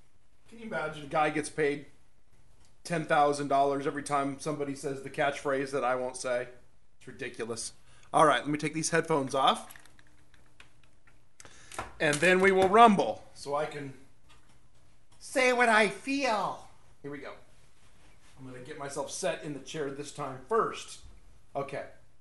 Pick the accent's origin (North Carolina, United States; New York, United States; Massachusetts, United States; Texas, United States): North Carolina, United States; also born or lived in Winder, United States; Now, I spent a lot of time growing up in North Carolina. Spent a lot of time northeast of Atlanta in Winder.